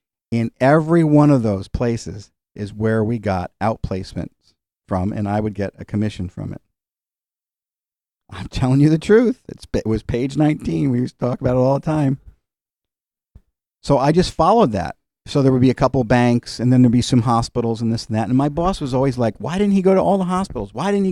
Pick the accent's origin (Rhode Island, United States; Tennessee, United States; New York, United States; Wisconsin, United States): New York, United States; Because we're from New York, right? And we've been out here now. Okay, we did it 10 years.